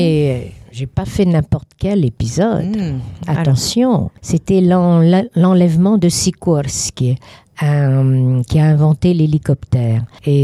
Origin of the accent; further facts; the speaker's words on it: Versailles, Île-de-France, France; born there; Mon père est du Caucase et ma maman est d'Ukraine. Et je suis née à Versailles.